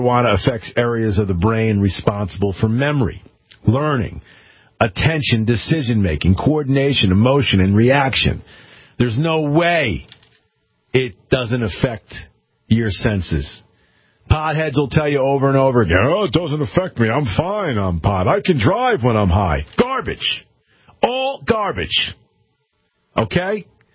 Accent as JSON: {"language": "English", "region": "Connecticut", "country": "United States", "said": "my home state of Connecticut"}